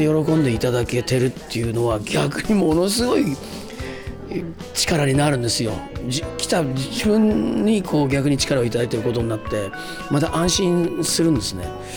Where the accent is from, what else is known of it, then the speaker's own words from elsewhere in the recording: Hiroshima, Japan; born there; 僕はやっぱり広島生まれの人間としてやっぱりお届けしたいなと思うエネルギーなんですよ